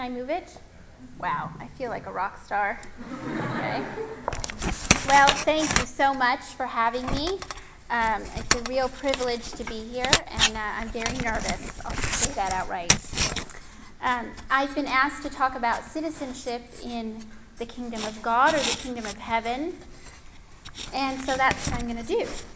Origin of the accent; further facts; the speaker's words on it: United States; also born or lived in England / Mali; are American, and I hold an American passport. I can say that I am American.